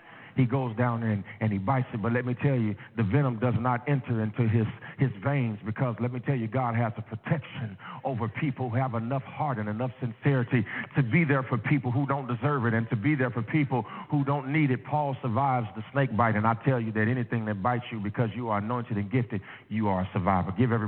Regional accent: Gary, Indiana, United States; I grew up in Gary, Indiana. Now, the unemployment rate in Gary, Indiana was 40% when I was growing up.

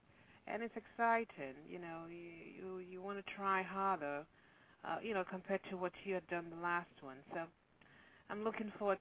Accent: Lagos, Nigeria; now in Los Angeles, United States; Well, you know, I was born in Lagos, Nigeria. I'm from Nigeria.

